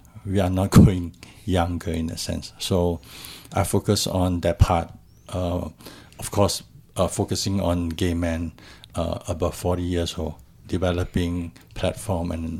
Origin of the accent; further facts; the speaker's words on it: Malaysia; also born or lived in Singapore; since I spent 30 years of my life in Singapore, even though I'm a Malaysian.